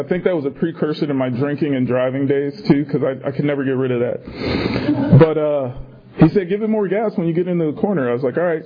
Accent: Canton, Ohio, United States; I'm from Canton, Ohio originally, which is about 30 minutes away from Akron, Ohio

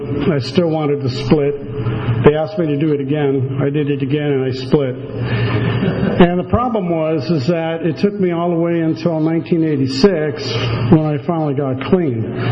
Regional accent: Chicago, Illinois, United States; I grew up in Chicago.

